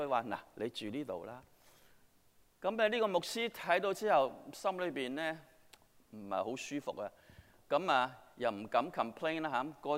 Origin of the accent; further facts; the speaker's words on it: China; 我哋中國人有一個好好嘅習慣